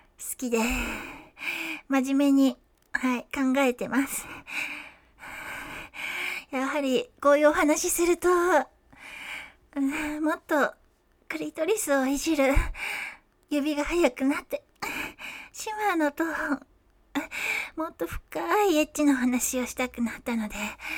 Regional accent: Kyushu, Japan; 私の出身地は九州です。

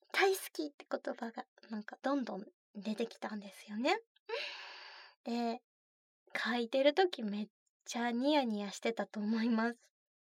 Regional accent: Kansai, Japan; accent: Kansai; 普段はね、関西弁で喋ってるんですけど、

